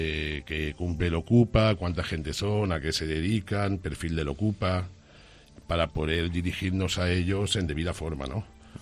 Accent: Catalonia, Spain; La verdad, si lo miramos como buen catalán que soy, la pela es la pela.

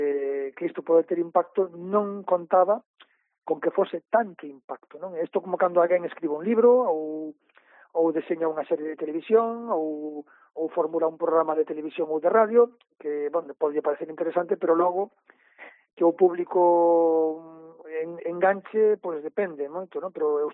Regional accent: Baio, Galicia, Spain; eu son de Baio, que está na Costa da Marte

